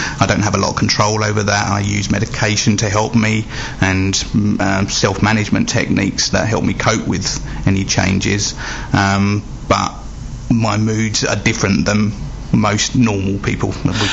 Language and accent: English; London, United Kingdom; now in Essex, United Kingdom; I'm originally from London, so support groups in London, there's loads of them.